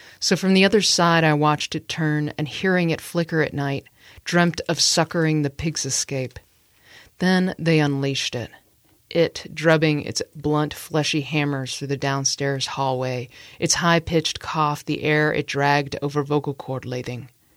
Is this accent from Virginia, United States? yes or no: yes; Annandale, Virginia, United States; where I grew up in Annandale. My mom is from the Philippines